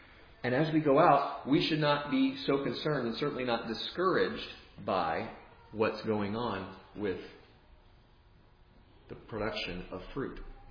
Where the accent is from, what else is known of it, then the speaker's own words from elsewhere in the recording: South Carolina, United States; also born or lived in Georgia; I'm from South Carolina. We lived in Georgia a while.